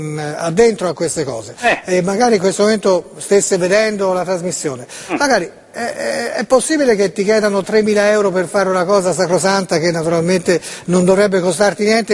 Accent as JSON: {"language": "Italian", "region": "Tuscany", "country": "Italy", "said": "Siamo toscani"}